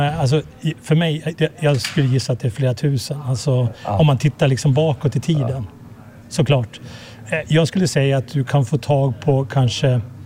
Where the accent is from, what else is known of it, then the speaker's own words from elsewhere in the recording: Fagersta, Västmanland County, Sweden; now in Smedjebacken, Sweden; eftersom jag är från Fagersta, men jag bor ju sedan länge då i Smedjebacken.